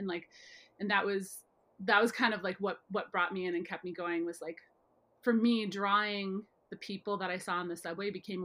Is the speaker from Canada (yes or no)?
no; Midwest, United States; especially being like a Midwesterner